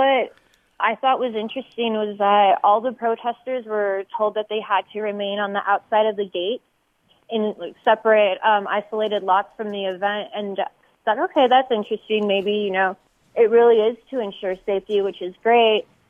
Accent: El Paso, Texas, United States; I grew up in El Paso. I'm 30 years old and I've lived here most of my life, except when I went away for graduate school.

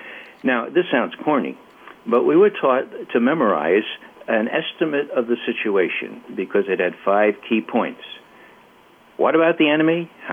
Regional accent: New York, United States; Okay, now I'm from New York, but I'm not talking about bagels and lox.

